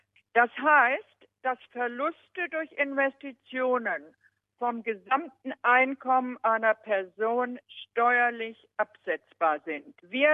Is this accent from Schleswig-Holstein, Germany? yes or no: yes; Schleswig-Holstein, Germany; also born or lived in Berlin / Melbourne; now in Cairns, Australia; geboren in Berlin, aufgewachsen in Schleswig-Holstein, ausgewandert nach Australien, erst Melbourne und nun Cairns.